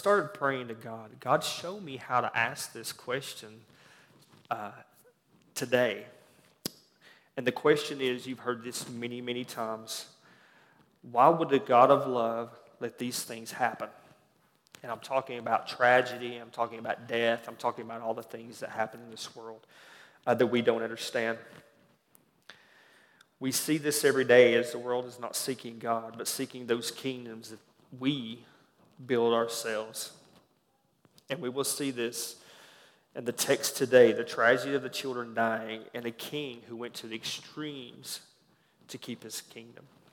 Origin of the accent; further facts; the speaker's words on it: the South, United States; because, you know, growing up in the South, you always hear about Christmas and the manger scene and all that stuff